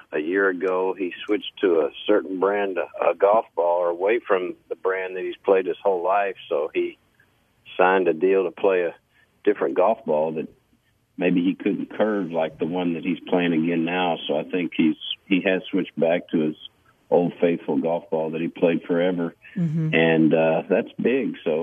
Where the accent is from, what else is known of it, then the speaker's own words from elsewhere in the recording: Alvin, Texas, United States; Well, I'm from Alvin, Texas, just south of Houston, down toward Galveston.